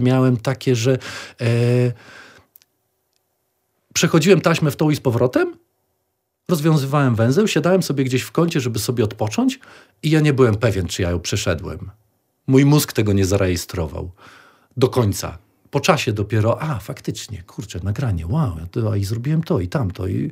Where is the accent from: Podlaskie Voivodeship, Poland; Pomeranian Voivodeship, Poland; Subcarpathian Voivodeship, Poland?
Podlaskie Voivodeship, Poland; Ja jestem z Podlasia głębokiego, jestem z okolic Białegostoku.